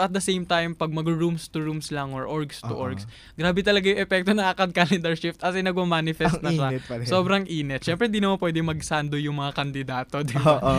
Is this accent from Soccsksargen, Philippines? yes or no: no; Cavite, Calabarzon, Philippines; I was born and raised from the city of Cavite.